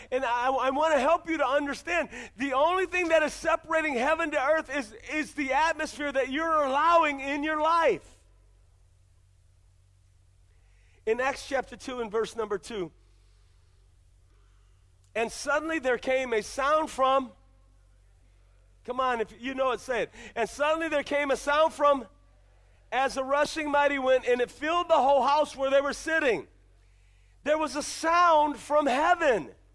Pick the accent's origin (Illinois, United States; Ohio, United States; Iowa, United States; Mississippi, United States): Ohio, United States; I'm from Ohio, I'm from the Midwest. You can't grow oranges in Ohio.